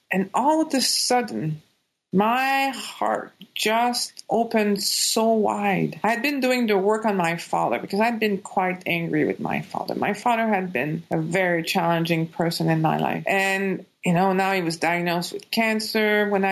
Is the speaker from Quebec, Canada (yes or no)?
yes; Quebec, Canada; born there; I was born in Quebec.